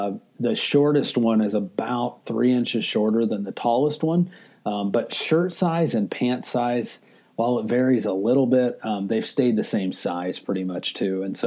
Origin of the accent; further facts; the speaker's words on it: Indiana, United States; I grew up fishing with my dad a lot. We grew up right on the Wabash River here in Indiana.